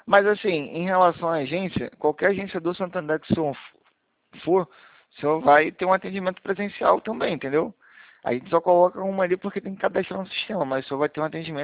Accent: Rio de Janeiro, Brazil; Do Rio de Janeiro.

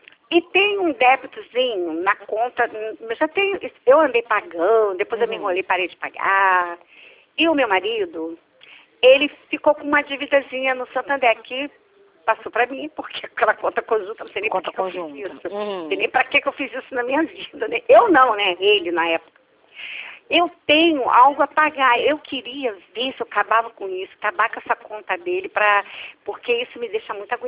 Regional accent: Nilópolis, Rio de Janeiro, Brazil; que eu sou do município de Nilópolis

